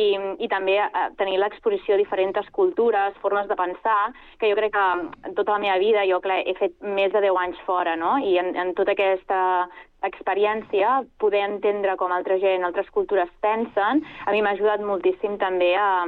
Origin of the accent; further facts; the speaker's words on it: Terrassa, Catalonia, Spain; Jo soc de Terrassa, tota la vida, he estudiat a diferents escoles de la ciutat